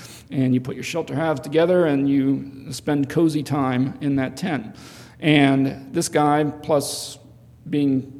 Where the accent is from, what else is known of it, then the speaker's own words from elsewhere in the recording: Carlisle, United States; I realize in Carlisle, I come from Carlisle, the marching band's big in Carlisle.